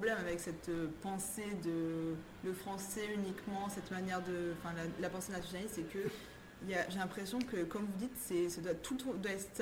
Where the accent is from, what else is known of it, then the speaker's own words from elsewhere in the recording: South, France; accent: southern French; Quand on vient de différentes, du sud de la France par exemple, et qu'on vient à Paris, on est moqué pour notre accent du sud.